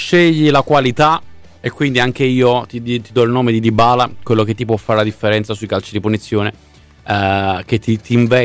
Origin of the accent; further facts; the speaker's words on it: Naples, Campania, Italy; da napoletano che abita vicinissimo a Capodichino